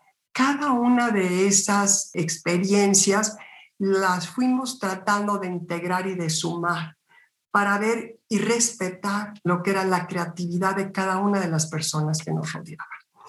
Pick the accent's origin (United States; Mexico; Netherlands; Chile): Mexico; a partir de esta visión internacional y como mexicana